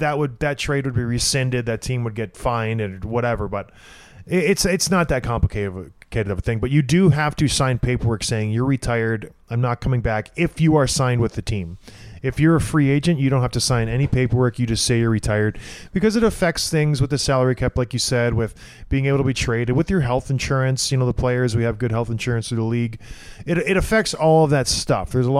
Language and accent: English; Edmonton, Alberta, Canada; I'm from Edmonton. I was born there. I have relatives there.